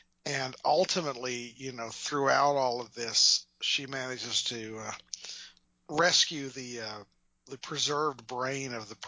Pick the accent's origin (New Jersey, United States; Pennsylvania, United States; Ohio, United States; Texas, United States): Texas, United States; And I love the fact, as a Texan, that in so many post-apocalyptic maps